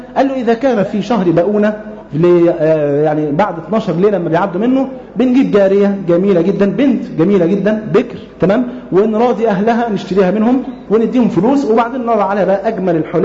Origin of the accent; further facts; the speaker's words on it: Upper Egypt, Egypt; المفروض التقديرات اللي عندكم هنا في القاهرة تبقى غير التقديرات اللي عندنا في الصعيد.